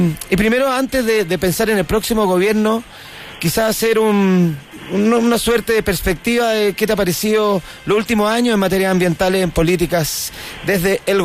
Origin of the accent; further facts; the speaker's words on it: Chile; y como chileno ya, bueno, lamentable lo que me estáis contando.